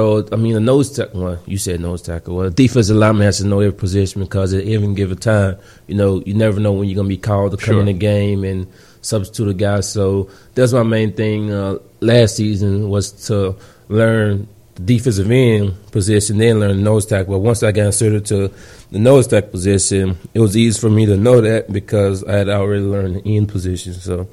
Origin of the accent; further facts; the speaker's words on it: Louisiana, United States; I'm not a big fan of New Orleans or anything. No offense to my home state.